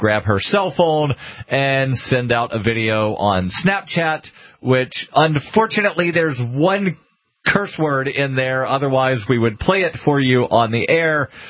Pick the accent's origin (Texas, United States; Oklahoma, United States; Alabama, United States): Alabama, United States; I'm originally from Alabama